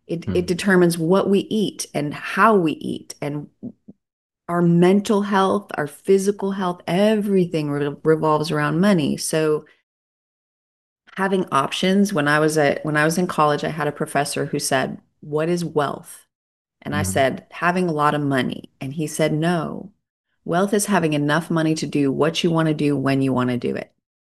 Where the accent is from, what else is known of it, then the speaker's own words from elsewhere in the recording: South Dakota, United States; I was raised in South Dakota on a 3,000-acre ranch where there were more cattle than people.